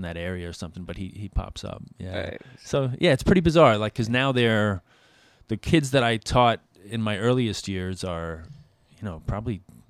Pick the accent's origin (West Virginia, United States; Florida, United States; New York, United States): New York, United States; also being a New Yorker